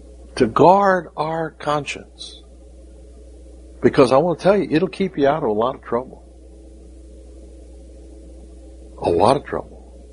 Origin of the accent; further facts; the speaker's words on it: Massillon, Ohio, United States; nothing gave me greater pleasure than to top that hill and see Massillon, Ohio's lights shining up on the hill. I'm coming home.